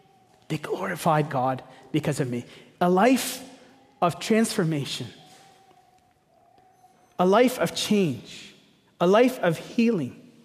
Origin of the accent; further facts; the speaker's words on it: Egypt; now in Canada; I was asked about my contacts with the Egyptian community that I grew up in Egypt